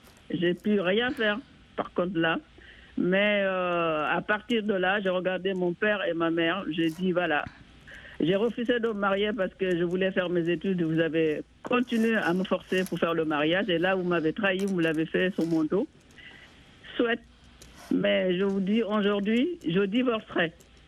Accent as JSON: {"language": "French", "country": "Guinea", "said": "Donc, voilà, moi, je suis de la Guinée-Conakry."}